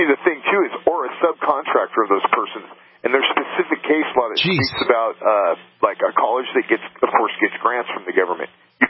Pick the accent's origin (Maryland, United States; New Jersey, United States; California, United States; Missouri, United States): California, United States; Bakersfield; born there; I was born in Bakersfield, California. My parents, both born in the United States.